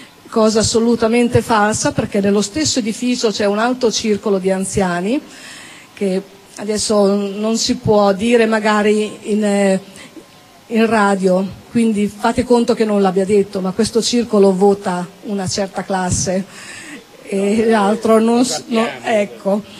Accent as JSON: {"language": "Italian", "town": "Pesaro", "region": "Marche", "country": "Italy", "said": "io come vi dicevo sono di Pesaro"}